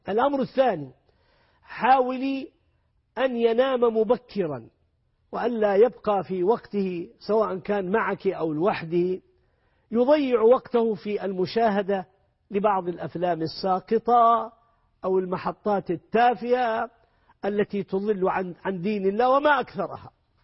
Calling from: France; السلام عليكم، أنا أخت من فرنسا

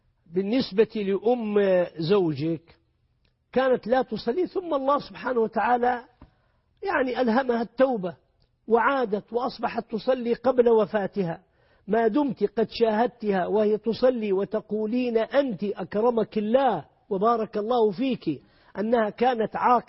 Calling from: France; السلام عليكم، أنا أخت من فرنسا

